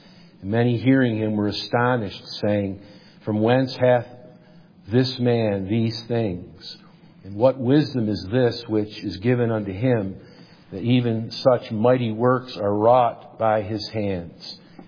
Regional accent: Syracuse, New York, United States; But you notice from this morning that I grew up in Syracuse.

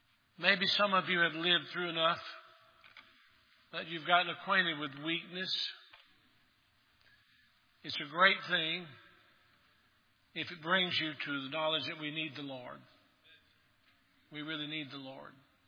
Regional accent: Maryville, Tennessee, United States; I was caught in the midst of a revival in our hometown. I grew up in Maryville, Tennessee

